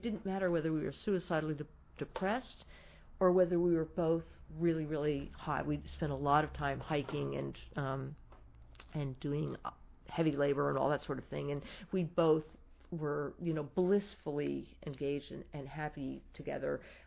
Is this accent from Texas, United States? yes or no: no; Albany, New York, United States; now in Boston, United States; we grew up in Albany, and we each went, you know, in the opposite direction, about 2.5 hours, 3 hours